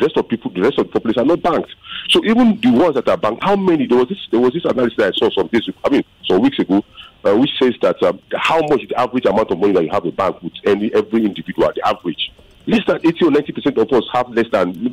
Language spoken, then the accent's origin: English; Benin City, Edo, Nigeria; Unfortunately, that's my hometown.